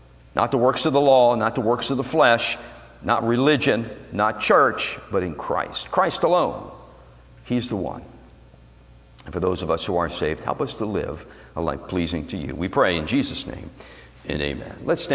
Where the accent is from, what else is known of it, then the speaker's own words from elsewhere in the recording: Philadelphia, Pennsylvania, United States; Hey, I'm from Philadelphia, the city that's got your back.